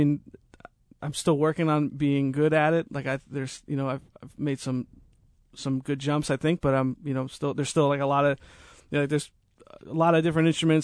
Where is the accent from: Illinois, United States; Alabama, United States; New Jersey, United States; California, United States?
New Jersey, United States; I think, I mean, obviously, like, I'm from New Jersey.